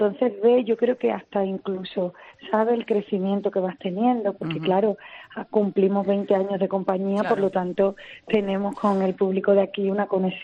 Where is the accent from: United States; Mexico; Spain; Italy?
Spain; Cádiz, Andalusia; yo que soy súper gaditana y que llevo mi tierra siempre en mi forma de bailar